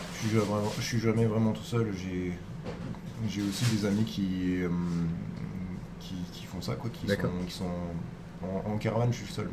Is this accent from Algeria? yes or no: no; Auvergne-Rhône-Alpes, France; Je suis originaire de Savoie, donc la Drôme.